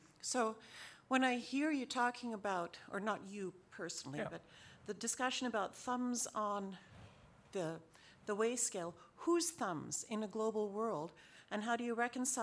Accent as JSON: {"language": "English", "town": "Ottawa", "region": "Ontario", "country": "Canada", "said": "I'm from Ottawa."}